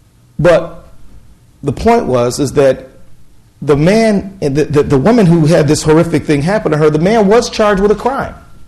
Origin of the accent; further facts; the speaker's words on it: United States; okay, I'm a American lawyer.